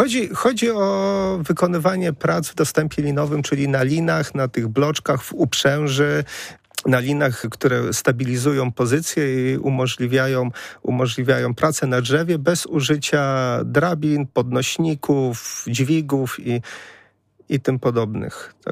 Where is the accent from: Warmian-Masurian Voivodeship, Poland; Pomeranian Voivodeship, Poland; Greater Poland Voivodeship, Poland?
Pomeranian Voivodeship, Poland; Pochodzę z Pomorza i troszeczkę mi tutaj w Wielkopolsce brakuje tych buczyn pomorskich.